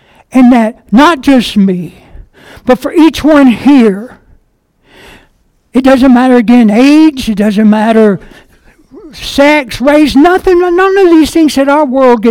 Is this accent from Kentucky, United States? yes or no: yes; Kentucky, United States; Well, I'm from Kentucky, and we're family-oriented there, as some people might know.